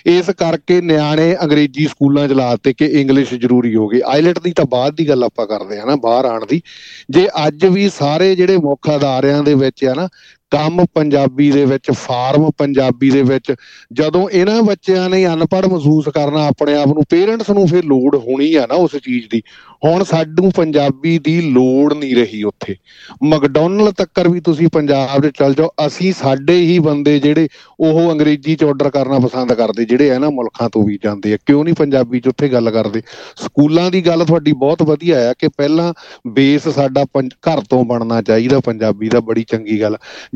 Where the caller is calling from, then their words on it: Australia; ਮੈਂ ਆਸਟ੍ਰੇਲੀਆ ਤੋਂ ਬੋਲਦਾ ਜੀ